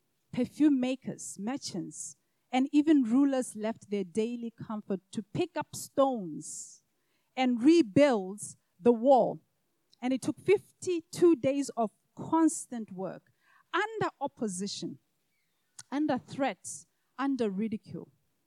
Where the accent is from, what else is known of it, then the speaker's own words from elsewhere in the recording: Botswana; I traveled from my home country of Botswana to South Africa to a conference